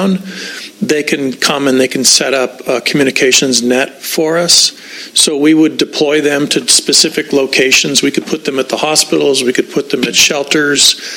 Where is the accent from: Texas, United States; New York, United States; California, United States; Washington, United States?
California, United States; I come from Santa Barbara County, spent a long time there, where we had disasters every other day